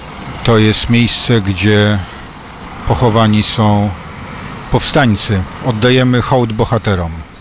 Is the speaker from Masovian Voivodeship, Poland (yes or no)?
yes; Warsaw, Masovian Voivodeship, Poland; Warszawiacy, my warszawiacy spotykamy się tutaj rokrocznie